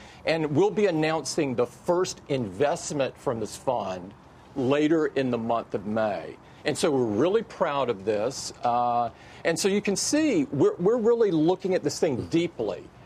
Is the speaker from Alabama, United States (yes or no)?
yes; Alabama, United States; 3M manufactures in my home state of Alabama and many other places as well.